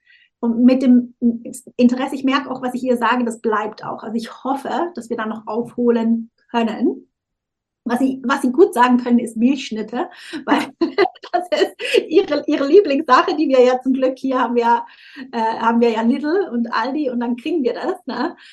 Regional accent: Switzerland; weil ich bin halb Südafrikanerin. Ich habe meiner Mutter lange vorgeworfen, also ich bin ja in der Schweiz aufgewachsen

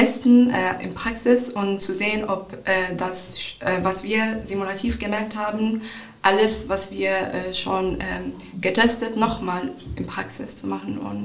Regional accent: Morocco; German is a second language; moved away as an adult; now in Hannover, Germany; Ich komme aus Marokko. Ich bin hier gekommen fürs Studium, also am Anfang nur wegen Leibniz-Universität.

